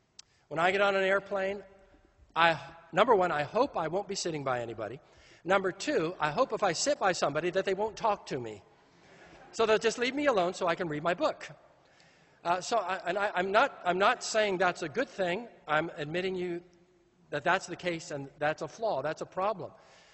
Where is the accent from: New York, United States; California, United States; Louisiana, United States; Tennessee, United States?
California, United States; Now, I'm from California.